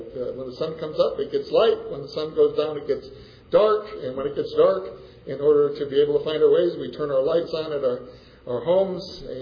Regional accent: Utica, New York, United States; I grew up in Utica, New York, in central New York, and 50 miles to the west was a bigger city called Syracuse

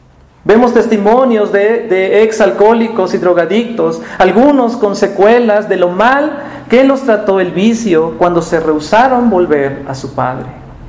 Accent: Tehuacán, Puebla, Mexico; Tehuacán, de donde yo vengo, es muy conocido por eso.

